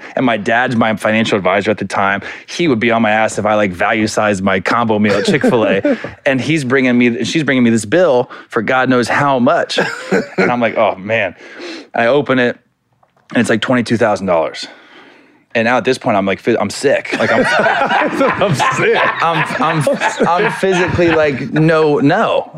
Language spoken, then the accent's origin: English; Florida, United States; growing up in Florida, I'd always go to Miami, and I lived in L.A. in the off season.